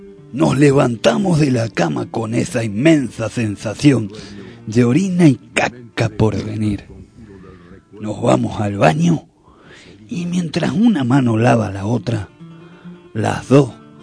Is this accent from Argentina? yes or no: yes; Argentina; Somos argentinos que nos levantamos y como todos los días le damos inicio a la mañana